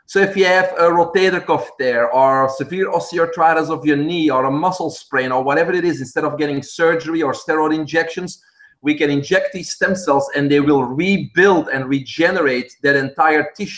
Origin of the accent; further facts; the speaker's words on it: Belgium; English is a second language; Well, you probably hear my accent. I'm originally from Belgium.